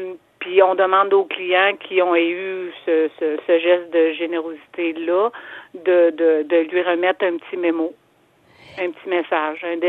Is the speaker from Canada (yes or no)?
yes; Quebec, Canada; moved away; moi, je suis arrivée ici en 2010, en quittant ma ville natale de l'Abitibi.